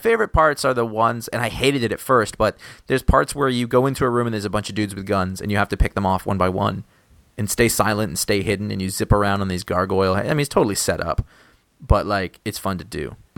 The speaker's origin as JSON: {"language": "English", "region": "Maine", "country": "United States", "tie": "born or raised there", "said": "all the while back in my home state of Maine, he's the biggest fucking thing ever"}